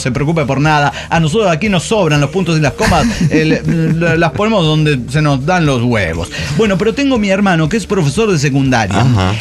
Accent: Guamúchil, Sinaloa, Mexico; Soy de Guamuchil, Sinaloa, la tierra donde creció

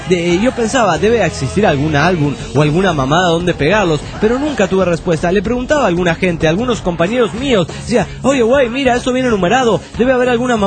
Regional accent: Colombia; yo viví toda mi infancia también en Colombia.

